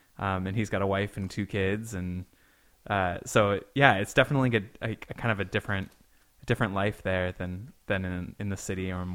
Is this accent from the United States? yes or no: yes; Boston, Massachusetts, United States; born there; I was born in Boston.